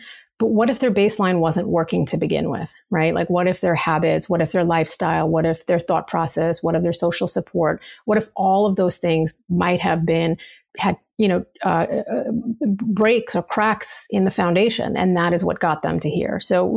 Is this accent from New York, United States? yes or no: yes; New York, United States; I, as a New Yorker, like you're in the midst of all of it.